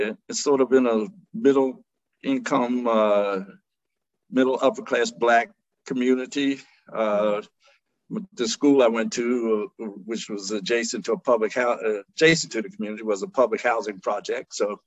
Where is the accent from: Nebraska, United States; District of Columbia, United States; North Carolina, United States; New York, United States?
District of Columbia, United States; Washington; Well, I'm a native Washingtonian.